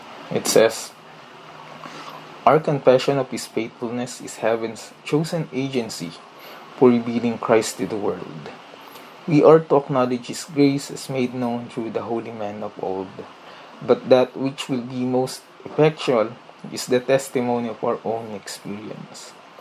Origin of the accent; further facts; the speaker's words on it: Philippines; I'm 29 years old and I'm from the Philippines.